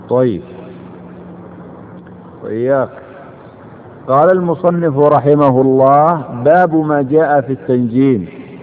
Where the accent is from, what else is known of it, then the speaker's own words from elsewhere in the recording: Yemen; عندنا في اليمن وخصوصا في بلدي إذا جاء يوم الأربعاء لا يسافر الكثير من الناس